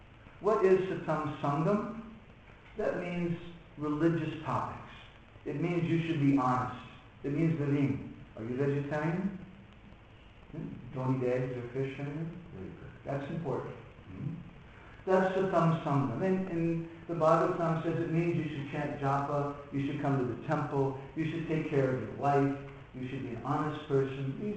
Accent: Colorado, United States; I was a young boy growing up in Colorado, and we went into an old abandoned house.

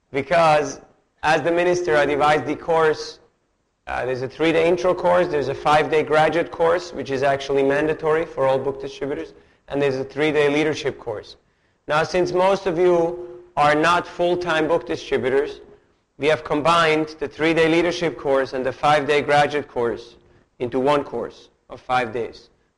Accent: Zurich, Switzerland; English is a second language; I'm from Zurich, Switzerland, joined ISKCON in 1984

